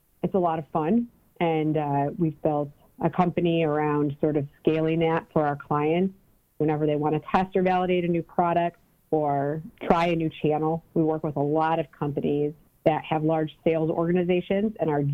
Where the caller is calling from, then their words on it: Cleveland, Ohio, United States; I'm calling from Cleveland, Ohio.